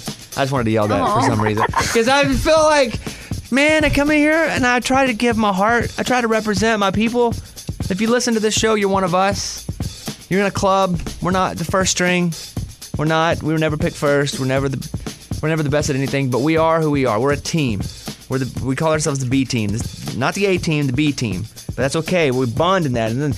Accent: Mountain Pine, Arkansas, United States; from Mountain Pine, Arkansas. Population 700.

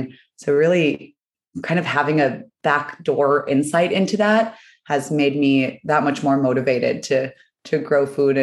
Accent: Santa Barbara, California, United States; I grew up in Santa Barbara, California, which is just like total wealth and a really skewed perspective of how the rest of the world lives, and tried to get out from an early age.

